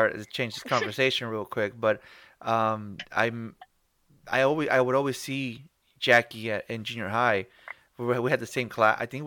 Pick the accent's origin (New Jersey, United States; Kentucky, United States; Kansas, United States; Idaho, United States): New Jersey, United States; Colonia; My brother and I were talking about growing up in Colonia, but you lived in the projects in Colonia.